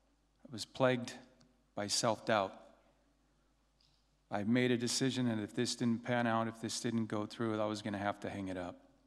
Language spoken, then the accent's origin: English; Mount Vernon, Washington, United States; In my mind, I was a guy from Mount Vernon, Washington. I wanted to be a basketball player.